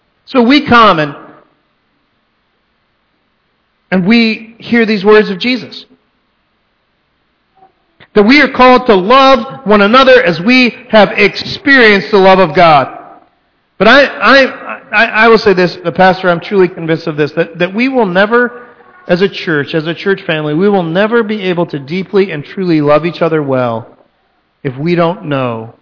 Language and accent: English; Texas, United States; I grew up in Texas. I was about 4 years old the first time I saw like a 6 foot long snake.